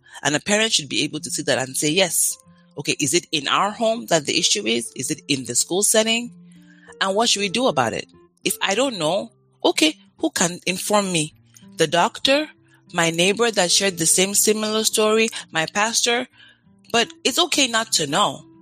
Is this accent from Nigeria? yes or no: yes; Nigeria; now in United States; a Nigerian myself, grew up in Nigeria, raised in Nigeria, there's a way that we don't have the same sense of community in the U.S.